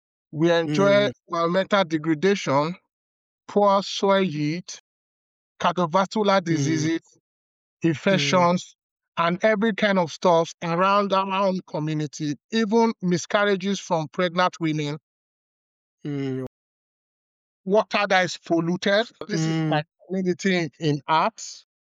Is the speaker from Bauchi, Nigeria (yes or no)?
no; Benin City, Edo, Nigeria; I am from the Niger Delta, I'm where the king lived, Benin City, in Niger Delta.